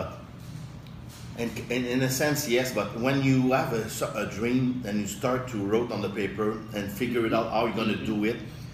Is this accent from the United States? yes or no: no; France; English is a second language; I'm French, though. I speak in English, I learned English 7 years ago. I continue to learn English, by the way